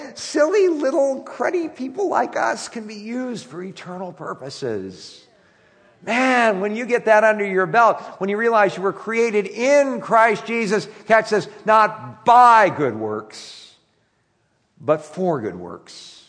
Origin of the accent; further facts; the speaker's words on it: Camarillo, California, United States; growing up in Camarillo